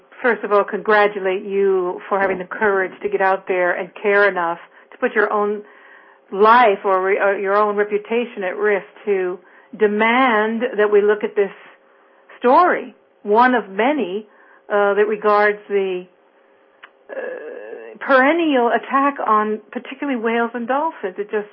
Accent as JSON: {"language": "English", "town": "San Francisco Bay Area", "region": "California", "country": "United States", "said": "I'm from the San Francisco Bay Area, and it used to be one of the most open places in the world for free thinking."}